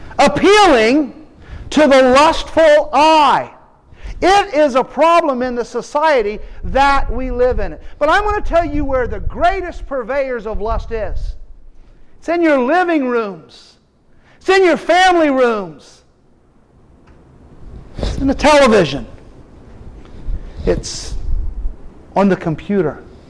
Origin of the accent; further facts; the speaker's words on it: Bellflower, California, United States; I come from Bellflower, California, and I was telling some people before, you know, that's a city of 70,000 people.